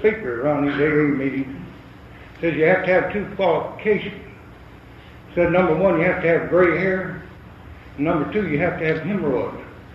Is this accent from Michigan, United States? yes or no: no; Texas, United States; born there; I was born in Texas. You can't tell that the way I talk. I was born in Texas between Moody and McGregor. A little place out there called Spring Valley Ranch, my grandfather owned.